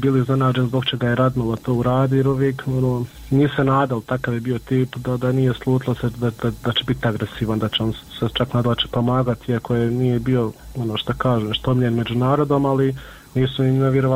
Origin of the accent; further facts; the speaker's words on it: Miljevina, Republika Srpska, Bosnia & Herzegovina; mi smo svi gore iz Miljevine